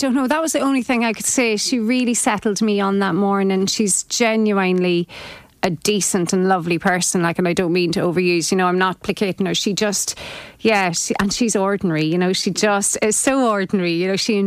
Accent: Ireland; it wasn't, I'm Irish, you know. It's not, you know, I don't need to wear a singlet to feel more Irish

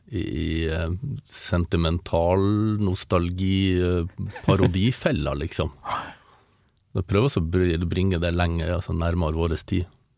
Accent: Målselv, Troms, Norway; also born or lived in Harstad; Jeg ble født i Harstad, men så flyttet jeg til Målselv når jeg var en måned.

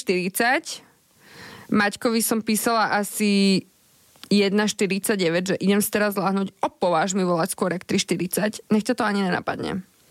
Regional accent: Bratislava, Bratislava Region, Slovakia; Ty si dievča z Oravy, ja som dievča z Bratislavy.

